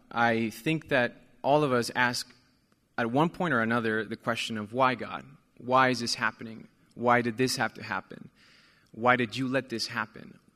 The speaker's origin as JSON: {"language": "English", "region": "Puebla", "country": "Mexico", "said": "And so 30 years ago, I was born in Puebla, Mexico. I'm originally from there."}